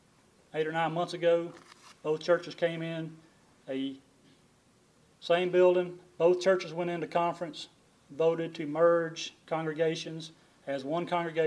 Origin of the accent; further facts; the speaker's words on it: Louisiana, United States; I'll give you Arkansas credit. We're from Louisiana, but y'all were instrumental in the things that happened in our church.